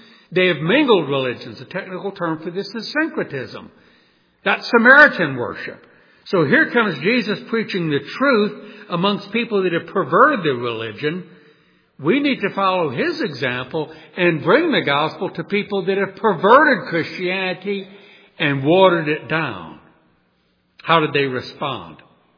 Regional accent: New Orleans, Louisiana, United States; I come from New Orleans, and in certain districts there, there's still some people that practice voodoo.

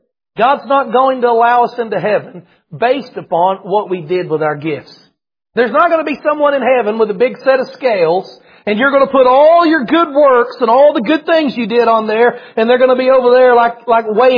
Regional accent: the South, United States; Hey, I'm from the South. I can tell a persimmon tree when I see it.

